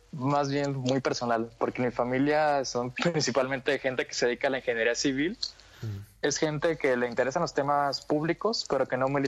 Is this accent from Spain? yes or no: no; Manzanillo, Colima, Mexico; moved away as an adult; now in Guadalajara, Mexico; yo nací en Manzanillo, Colima, y estuve ahí por 18 años. Ya hasta que entré a la universidad, estudié en el ITESO, fue que me mudé acá a Guadalajara, donde llevo ya casi 6 años.